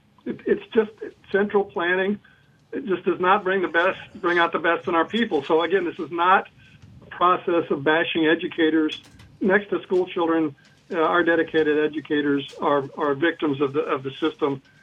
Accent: Texas, United States; Louisiana is doing a lot better job of that than my home state of Texas

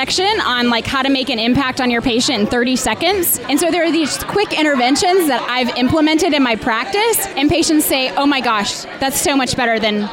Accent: Flint, Michigan, United States; I'm from Michigan. I grew up outside of Flint.

